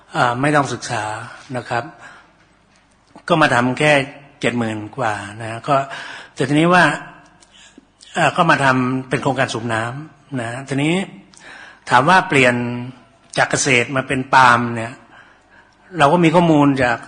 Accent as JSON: {"language": "Thai", "country": "Thailand", "said": "บ้านผมอยู่ศรีสะเกษผมก็อาศัยคุ้งน้ำอะไรหาปลากินนะสมัยก่อนนะหานกหาปลามันก็จะอยู่ตามซอกลำห้วยลำคลองนี่แหละครับ"}